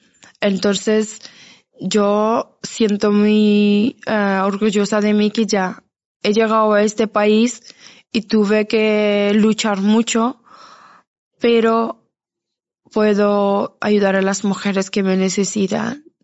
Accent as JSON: {"language": "Spanish", "country": "Afghanistan", "second_language": "Spanish", "said": "yo en mi país yo era presentadora de televisión pública de Afganistán y no me gusta seguir así siendo refugiada, y me gustaría volver a mi país y abrazar otra vez a mis hijos"}